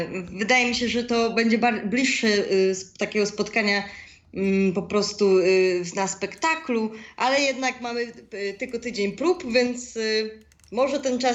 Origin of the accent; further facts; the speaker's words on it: Zwierzyniec, Lublin Voivodeship, Poland; to była praca jeszcze moja w Zwierzyńcu właśnie, skąd pochodzę